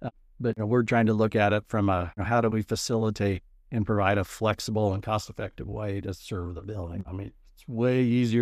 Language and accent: English; Indiana, United States; Just out in the middle of nowhere, you know, western part of Indiana.